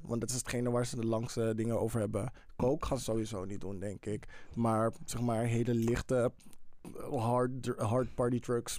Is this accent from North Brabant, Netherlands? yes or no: no; Amsterdam, North Holland, Netherlands; born there; Ik ben in Amsterdam geboren, dus ik ga precies nergens heen.